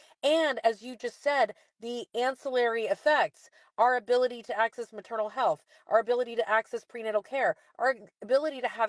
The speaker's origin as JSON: {"language": "English", "region": "Texas", "country": "United States", "tie": "born or raised there", "said": "Because that's the kind of world that Amanda and folks in my home state of Texas are dealing with there right now."}